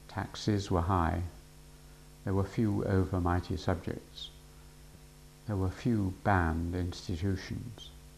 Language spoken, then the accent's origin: English; United States; There are things you cannot do to your fellow countrymen, at least as an American.